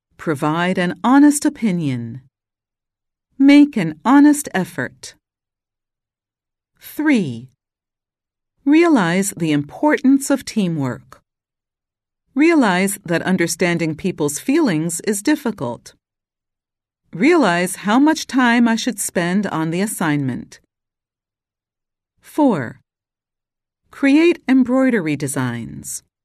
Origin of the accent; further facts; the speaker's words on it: Portugal; English is a second language; moved away as an adult; now in Oslo, Norway; I am from Portugal. I am Portuguese, but I moved to Norway 5 years ago. So I have been living in Oslo, in Norway, for 5 years.